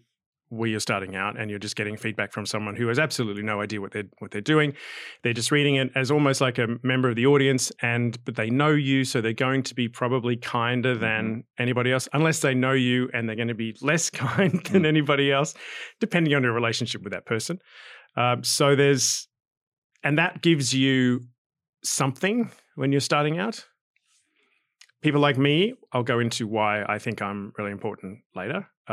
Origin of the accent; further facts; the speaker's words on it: Australia; Well, I mean, I'm Aussie and I'm into trivia